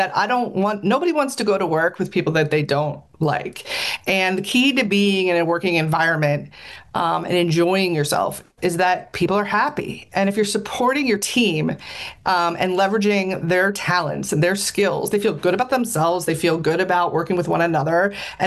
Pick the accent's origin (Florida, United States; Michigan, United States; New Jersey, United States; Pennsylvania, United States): Pennsylvania, United States; Allentown; I grew up in the Lehigh Valley, outside of Allentown. I am the oldest. And I have two younger brothers.